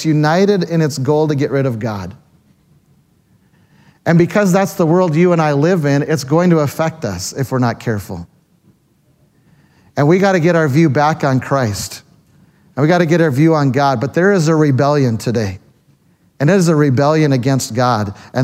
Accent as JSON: {"language": "English", "country": "Canada", "said": "I come down from Canada."}